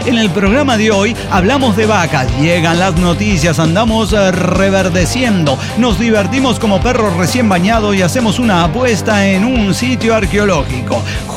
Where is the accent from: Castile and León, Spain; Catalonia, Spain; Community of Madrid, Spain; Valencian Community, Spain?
Catalonia, Spain; Barcelona; que yo soy de Barcelona